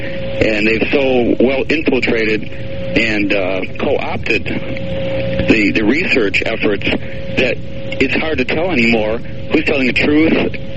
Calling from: Raleigh, North Carolina, United States; Oh, Raleigh, North Carolina, listening on WCRY, a few cave arena.

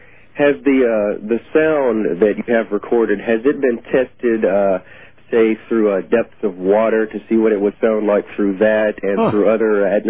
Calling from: Germany; I'm calling from Germany, stationed over here with the United States military.

